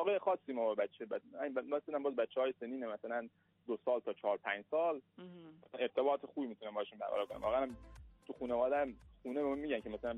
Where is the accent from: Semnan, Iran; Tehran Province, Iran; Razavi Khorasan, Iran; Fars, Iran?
Razavi Khorasan, Iran; Mashhad; من متولد سال 76 از هرات هستم، بعد در مشهد متولد شدیم و الانم مشغول کسب پوشاک بچگانه در سه شهریور مشهدیم.